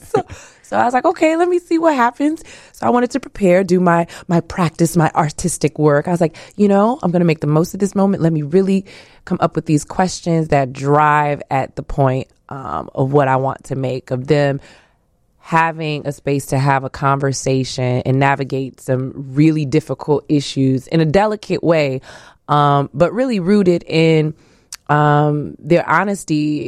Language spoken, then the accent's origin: English; Inglewood, California, United States; Because, you know, being from Inglewood, growing up in Inglewood...